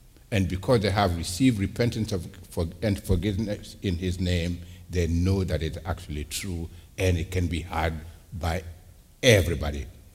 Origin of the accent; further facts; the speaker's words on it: Burkina Faso; also born or lived in Mali; Growing up in Burkina Faso and in Mali, we had people that were suspicious others from the perspective of Christians. I was born and raised in a Christian home